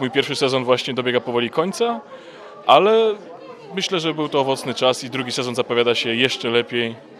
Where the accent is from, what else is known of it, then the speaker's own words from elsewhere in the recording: Słupsk, Pomeranian Voivodeship, Poland; Pochodzę ze Słupska.